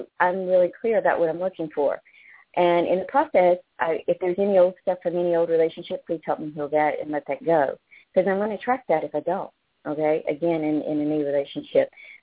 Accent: North Carolina, United States; accent: southern; I'm from North Carolina, so I grew up with them, and I'm one myself

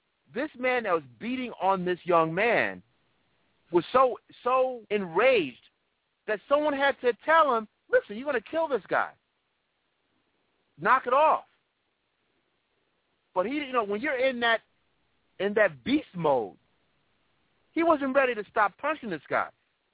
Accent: New York, United States; I'm from New York.

